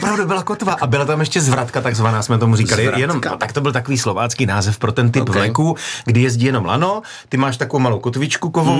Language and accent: Czech; Uherský Brod, Zlín Region, Czechia; Narodil jsem se v Uherském Hradišti, ale prožil jsem dětství v Uherském Brodě